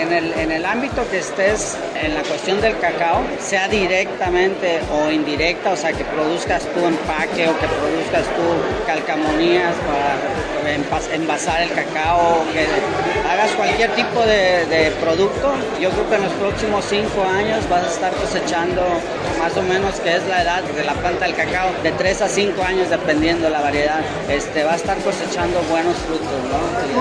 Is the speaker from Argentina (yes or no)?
no; Mexico